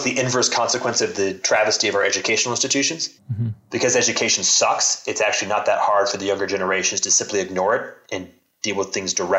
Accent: Texas, United States; I grew up in Texas in the 1970s in America.

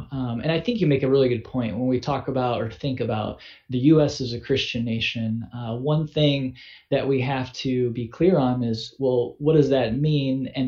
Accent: Midwest, United States; growing up in the Midwest and being around a lot of people who, you know, would identify as religious

